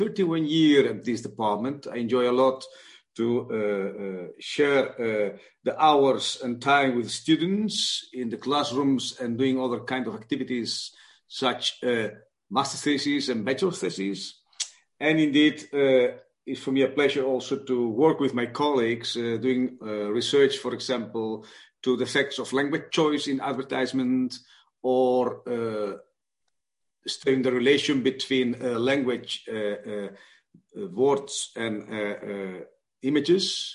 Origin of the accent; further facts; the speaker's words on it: Barcelona, Catalonia, Spain; also born or lived in Netherlands; I grew up in Barcelona, a city that had and has two languages